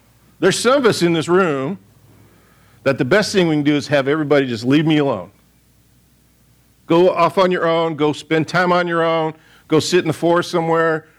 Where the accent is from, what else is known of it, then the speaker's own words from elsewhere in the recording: Royal Oak, Michigan, United States; And then we went back to my hometown in Royal Oak.